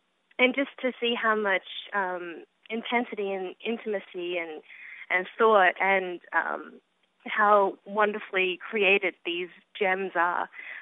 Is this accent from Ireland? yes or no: no; Australia; especially as an Australian, I love being able to bring Australian works outside of Australia.